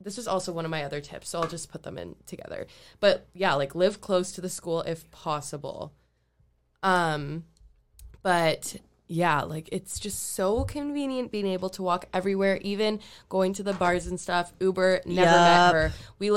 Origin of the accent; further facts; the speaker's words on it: Guelph, Ontario, Canada; I'm from Guelph.